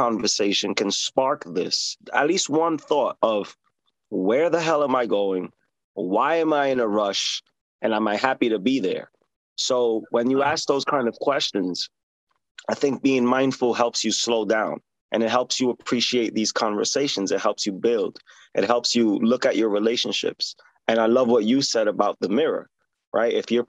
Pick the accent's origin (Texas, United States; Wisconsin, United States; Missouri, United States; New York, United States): New York, United States; New York City; We're both from New York City. I love to watch people on the train.